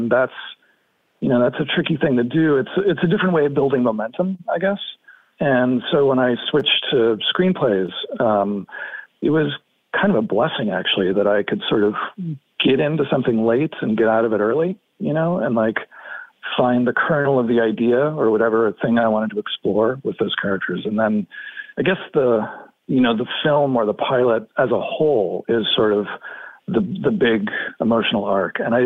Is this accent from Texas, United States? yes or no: no; San Francisco, California, United States; born there; now in New York City, United States; I was born in San Francisco, raised mostly by my mother, and then I went back east for college, and I moved to New York City the day after I graduated